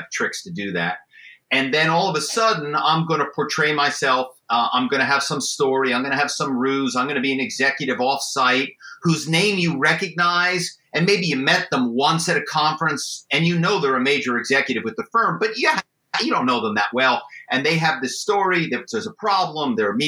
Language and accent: English; Philadelphia, Pennsylvania, United States; So, you know, I grew up in Philadelphia and, my family is well known in the car business